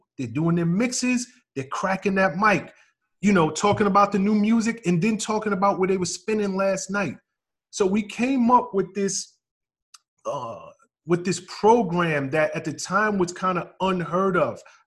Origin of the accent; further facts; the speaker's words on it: New York City, New York, United States; So I have this affinity with DJing that just comes from just growing up in the Bronx.